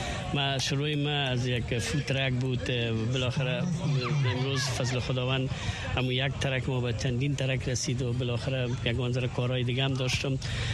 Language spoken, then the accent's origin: Persian; Afghanistan; now in United States; ما بسیار وقت از افغانستان برامدیم، آمدیم پاکستان و یک مدت به مسکو و به طرف های کشورهای شبه به اصطلاح الماتا و طرف ها کار کردیم و امریکا که آمدیم